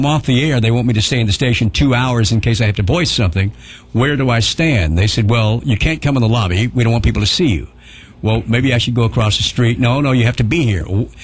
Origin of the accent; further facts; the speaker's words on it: Louisville, Kentucky, United States; also born or lived in Memphis; I had more fun at wacky, and in Louisville, which I still regard even more than Memphis as my hometown.